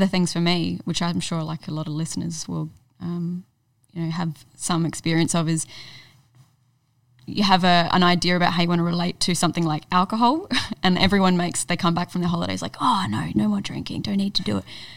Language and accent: English; Adelaide, South Australia, Australia; born there; I was born in Adelaide, in the western suburbs of Adelaide.